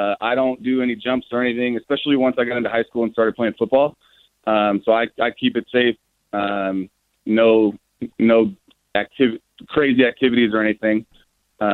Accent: Phoenix, Arizona, United States; So I grew up in Phoenix. It's really hot.

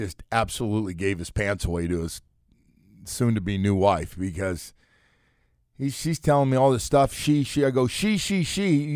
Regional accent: California, United States; still my home state that I had when I was growing up.

